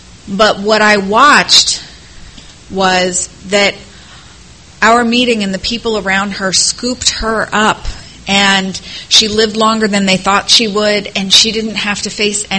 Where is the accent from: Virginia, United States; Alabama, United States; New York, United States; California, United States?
New York, United States; And I'm from New York, so having a lime tree made me feel like a farmer.